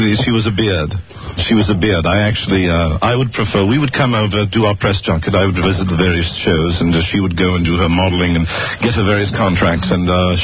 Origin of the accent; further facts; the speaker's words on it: United Kingdom; No, I'm British, you know.